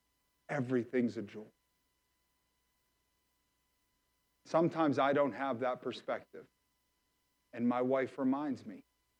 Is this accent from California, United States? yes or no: no; McKeesport, Pennsylvania, United States; I wanted a certain instrumental to be played right now because I am from McKeesport.